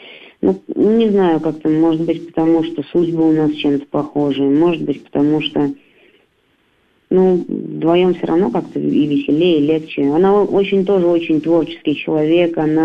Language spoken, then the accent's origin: Russian; Saratov, Saratov Oblast, Russia; для меня все-таки Саратовская область, это, ну, как край родной, я тут родилась в Саратове, жила до 20 лет, целых до 21-го.